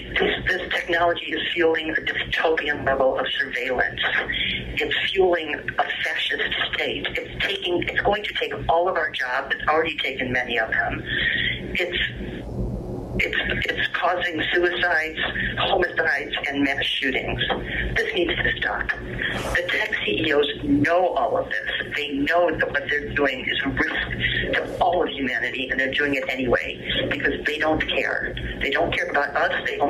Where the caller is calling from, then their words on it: San Francisco, California, United States; I'm speaking from San Francisco County Jail.